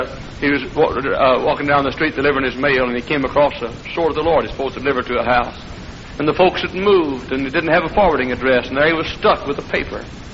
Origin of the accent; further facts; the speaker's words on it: Dallas, Texas, United States; I grew up in Dallas, Texas. Pretty good-sized city